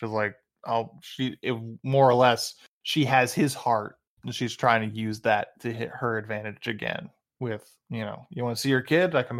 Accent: Los Angeles, California, United States; I grew up in East LA, so I'm allowed to say it.

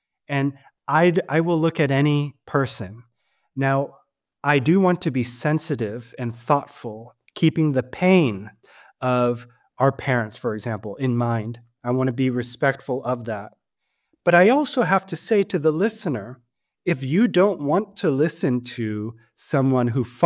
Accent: United States; as an American, I mean, we have free speech enshrined in our constitution

